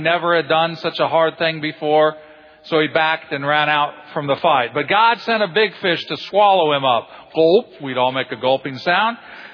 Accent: Illinois, United States; I grew up in Illinois, so just moving south, I've improved, you know, the football experience here.

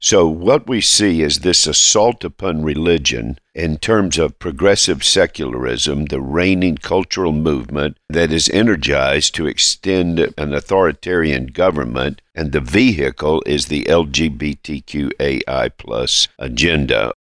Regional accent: North Carolina, United States; now in Alabama, United States; Well, Tom, just to be accurate, my home state is North Carolina, where you live, and North Carolina, in their analysis, ranked 30th. My present state, which is my adopted home state, which I love dearly, Alabama, has been ranked 12th.

